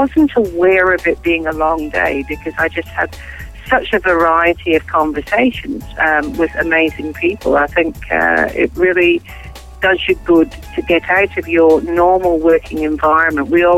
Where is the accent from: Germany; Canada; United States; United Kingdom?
United Kingdom; Scotland; moved away; Being Scottish, I complained all the way through winter